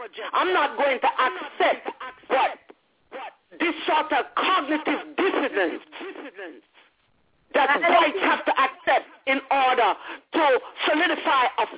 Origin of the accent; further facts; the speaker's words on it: Jamaica; I'm Jamaican, and in the Jamaican culture, you are weaned on the premise that nothing black is too good.